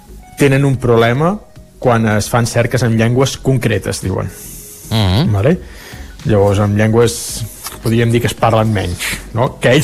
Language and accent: Catalan; Catalonia, Spain; saps que jo sóc català i parlo català